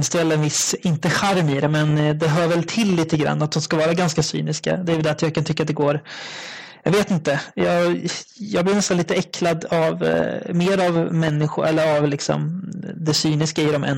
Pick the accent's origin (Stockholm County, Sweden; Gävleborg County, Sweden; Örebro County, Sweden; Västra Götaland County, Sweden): Örebro County, Sweden; Degerfors; jag är från Degerfors, en liten håla får man säga i Värmland, där det inte ens bor 10 000 pers.